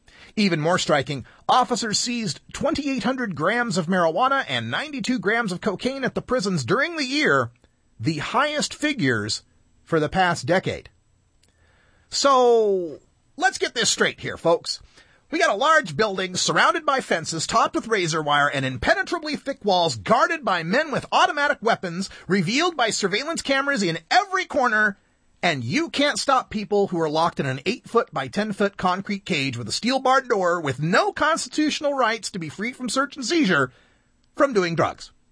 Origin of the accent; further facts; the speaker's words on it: Oregon, United States; We're taking a look at my home state of Oregon and some activism going on here